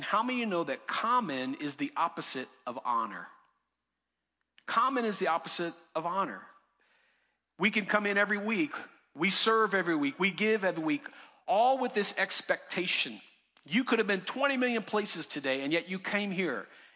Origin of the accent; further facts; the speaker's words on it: Florida, United States; Now, I grew up in Florida, born and raised.